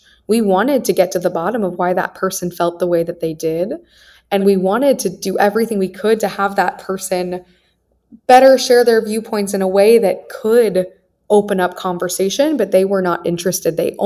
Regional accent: Wichita, Kansas, United States; I got so much more out of my experience growing up in Wichita, being surrounded by people who were completely different from me.

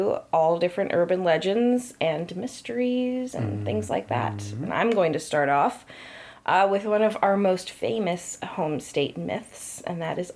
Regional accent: Connecticut, United States; So we're from Connecticut. And we both grew up here.

